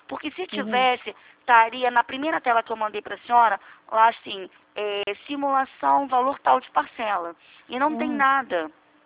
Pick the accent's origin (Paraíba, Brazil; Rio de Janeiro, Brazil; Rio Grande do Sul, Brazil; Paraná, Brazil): Rio de Janeiro, Brazil; eu sou do Rio de Janeiro, da Presidente Vargas, do centro do Rio de Janeiro.